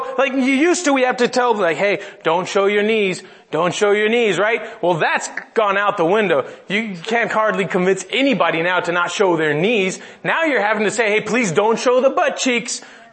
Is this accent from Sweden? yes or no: no; Mexico; I'm glad that I grew up in Mexico because I was exposed to a lot of things at a very young age.